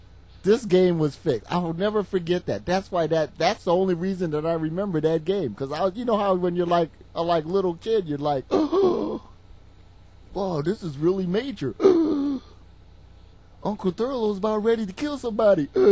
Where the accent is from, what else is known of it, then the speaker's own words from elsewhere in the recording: Baltimore, Maryland, United States; guaranteed the game because I'm from Baltimore, Johnny U.